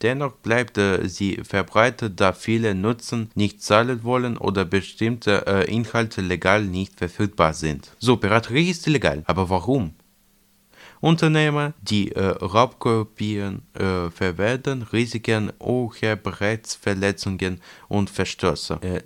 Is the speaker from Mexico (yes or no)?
no; Ukraine; Als Beispiel nehme ich mein Heimatland, die Ukraine.